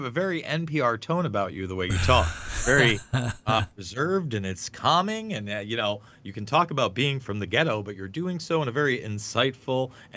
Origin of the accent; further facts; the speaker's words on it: New York, United States; now in Iowa, United States; I moved from New York to Iowa. I was an upstate guy